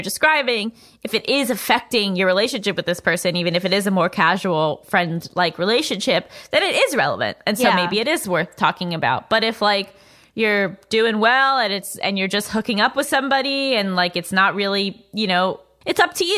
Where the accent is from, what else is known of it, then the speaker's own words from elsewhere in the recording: New York, United States; Like, I grew up in New York.